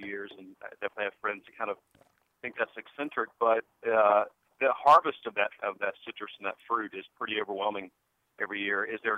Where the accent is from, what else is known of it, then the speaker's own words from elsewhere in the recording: Georgia, United States; When I grew up in Georgia, I was an Eagle Scout, and we did that program for a local food bank there